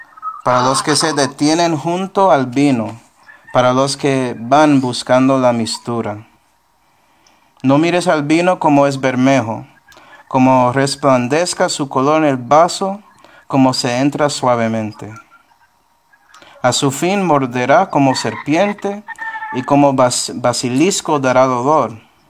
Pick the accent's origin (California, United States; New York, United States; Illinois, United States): New York, United States; Buffalo; soy de Búfalo, entonces estamos cerca, hay un coste del río Niágara